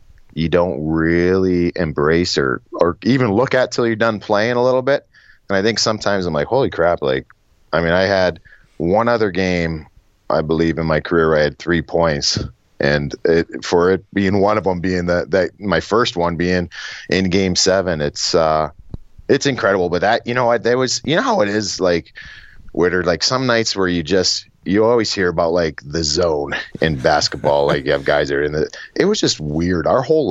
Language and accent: English; Cleveland, Ohio, United States; I was from born and raised in Cleveland and playing American hockey.